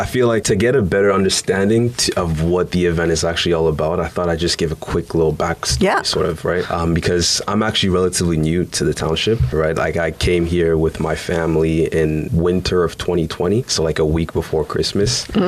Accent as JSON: {"language": "English", "town": "Ottawa", "region": "Ontario", "country": "Canada", "said": "We came from Ottawa, right, the city."}